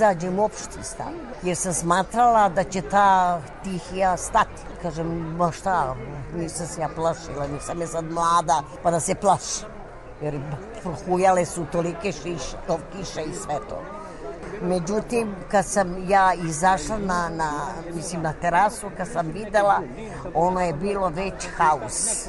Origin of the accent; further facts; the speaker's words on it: Obrenovac, Belgrade, Serbia; Ja sam iz Obrenovca. Tamo je bilo strava i užas u Obrenovcu.